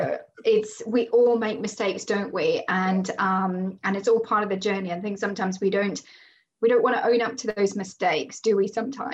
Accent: Zimbabwe; So I am from Zimbabwe, and that's where I was born. So for those of you that don't know, it's in Africa, and it's not South Africa. Lots of people get it confused, and I'm Greek. And we grew up there

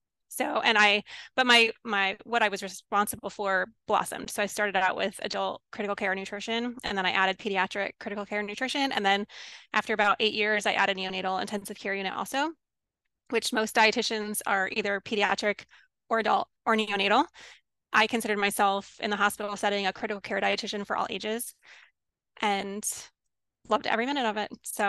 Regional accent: Arizona, United States; I'm not from Pennsylvania. I'm actually from Arizona, but married into Pennsylvania

